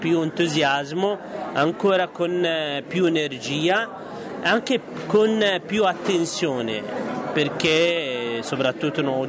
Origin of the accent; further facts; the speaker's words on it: Yemen; a iniziare dal mio paese di origine, Yemen